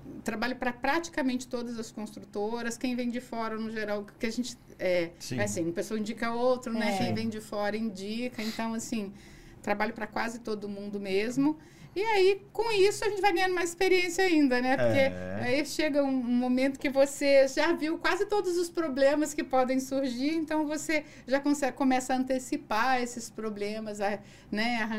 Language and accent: Portuguese; Minas Gerais, Brazil; moved away as an adult; Eu nasci numa cidade desse tamanho em Minas. Eu plantava café, plantava feijão.